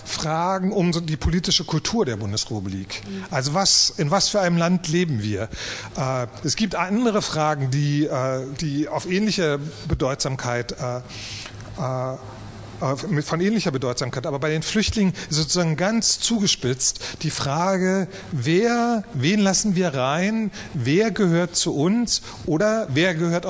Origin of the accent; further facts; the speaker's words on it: East Germany, Germany; der erste große innenpolitische Konflikt, an dem ich selber teilgenommen habe als Ostdeutscher.